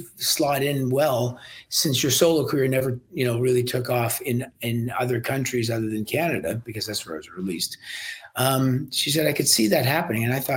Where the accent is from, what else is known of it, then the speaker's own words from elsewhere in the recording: Scotland, United Kingdom; born there; I started working a lot in England because I was born in Scotland. And so I was allowed to work there with my British passport.